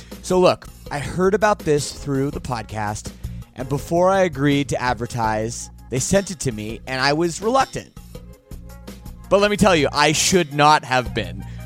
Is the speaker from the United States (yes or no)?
no; Canada; see, I'm Canadian, and we say some weird things.